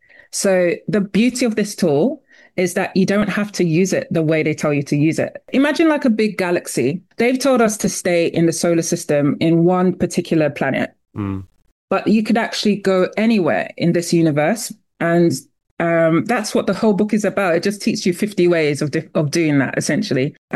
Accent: Nigeria; I come from Nigeria

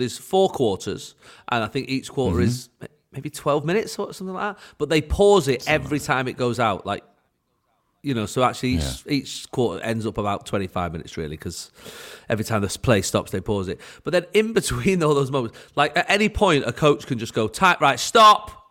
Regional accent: Stoke-on-Trent, West Midlands, United Kingdom; a phrase from my hometown of Stoke-on-Trent that would be weird hearing anyone else say.

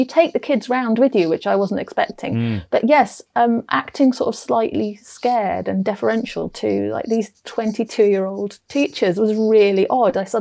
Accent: Lincoln, East Midlands, United Kingdom; Kind of 5 miles outside. I think I hated Lincoln growing up yeah. because it didn't have a university yet.

